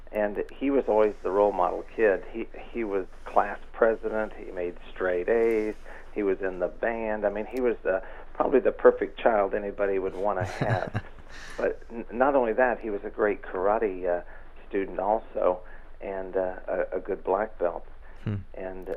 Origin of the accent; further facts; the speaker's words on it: Kingsville, Texas, United States; I started in 1964 in Texas, in Kingsville, Texas. That was my hometown.